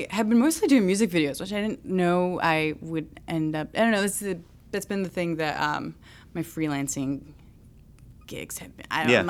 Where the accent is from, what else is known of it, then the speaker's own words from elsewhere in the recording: Los Angeles, California, United States; Like, cause I grew up in Los Angeles, and like I was like, I just want to go to a white high school. I want to have the 90210 experience. Like, I grew up around Mexicans and Filipinos